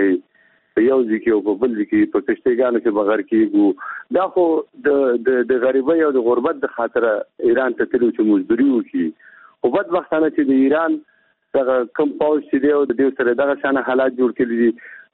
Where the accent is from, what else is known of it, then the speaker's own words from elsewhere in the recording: Afghanistan; مونږ افغانان یو،